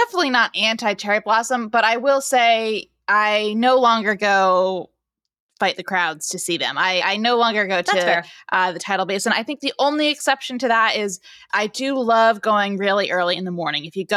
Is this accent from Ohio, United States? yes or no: no; Boston, Massachusetts, United States; now in Washington, United States; I grew up in Boston, and I must say I had no love whatsoever for the month until I moved to DC.